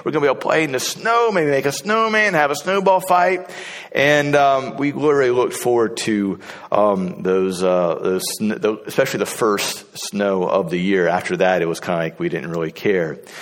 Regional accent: Ohio, United States; what are some snows that I've experienced in the Midwest growing up in Ohio, and also going to college in Springfield, Missouri.

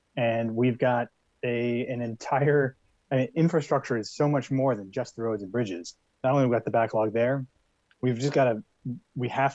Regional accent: Buffalo, New York, United States; And I'm from Buffalo, New York. That made my city.

